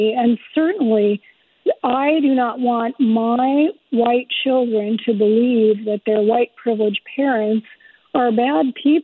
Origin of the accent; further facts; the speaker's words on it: Hood River, Oregon, United States; So what I'm calling about, I'm from Hood River.